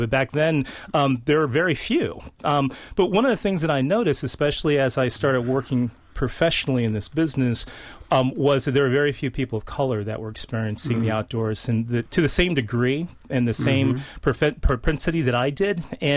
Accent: Los Angeles, California, United States; And ironically, I grew up in Los Angeles, California, which is probably one of the most, you know, densely urban areas in the country.

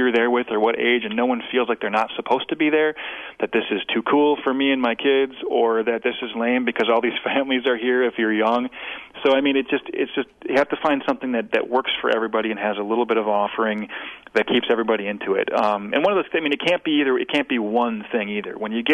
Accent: Wisconsin, United States; We're from Wisconsin. We live here.

